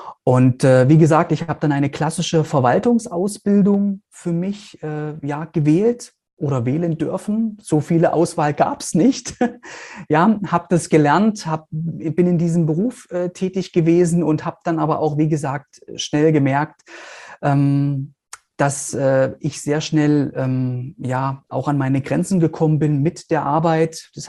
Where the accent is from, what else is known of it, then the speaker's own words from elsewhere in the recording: East Germany, Germany; Ich bin ja in Anführungszeichen ein Kind der DDR. Ja, also das heißt, ich habe so die letzten Jahre der DDR miterleben dürfen und dann eben auch die sogenannte Nachwendezeit in Anführungszeichen in Ostdeutschland.